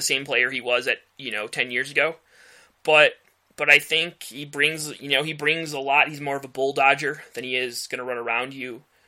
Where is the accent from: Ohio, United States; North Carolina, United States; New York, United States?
Ohio, United States; I'm from Ohio, and that's so the Machine are my team.